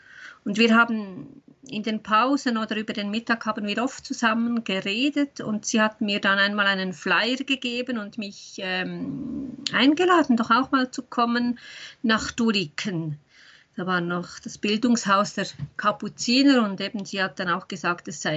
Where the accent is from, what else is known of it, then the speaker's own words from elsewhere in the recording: Bern, Switzerland; ich bin im Emmental aufgewachsen und ich bin evangelisch aufgewachsen